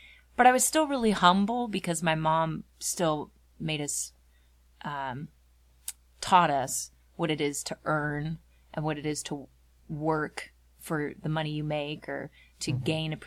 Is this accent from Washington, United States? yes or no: yes; White Center, Washington, United States; No, my mom was a single mom. It was me and my sister, and we were born and raised in White Center.